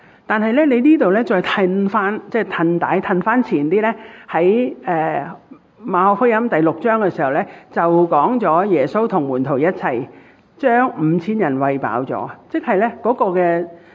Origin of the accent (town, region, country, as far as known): Hong Kong